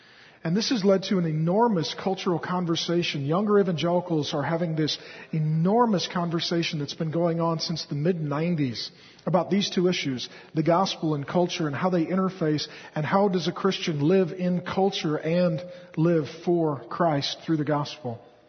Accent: Seattle, Washington, United States; also born or lived in Grand Forks, North Dakota; I was born in 1970 in Grand Forks, North Dakota. And as soon as my folks could afford a full tank of gas, they left Grand Forks, North Dakota. And we ended up in Seattle. And I grew up in Seattle

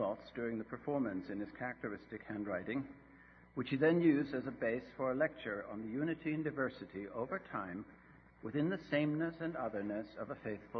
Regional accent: Germany; when he found out that I was actually from Germany

